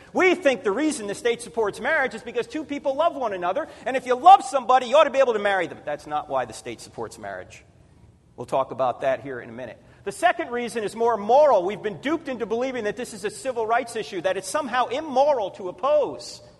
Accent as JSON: {"language": "English", "region": "New Jersey", "country": "United States", "tie": "born or raised there", "said": "I grew up in New Jersey. Forget about it."}